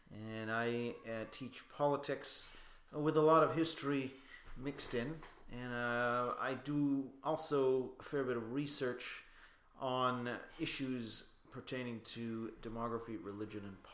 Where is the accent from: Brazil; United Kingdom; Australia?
United Kingdom; Northern Ireland; accent: Ulster; That's my Ulster accent for you.